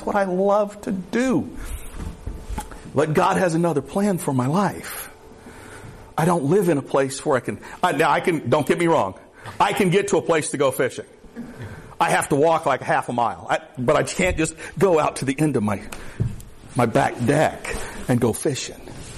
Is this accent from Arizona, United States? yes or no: no; Florida, United States; Now, I want you to know, I grew up in the Everglades.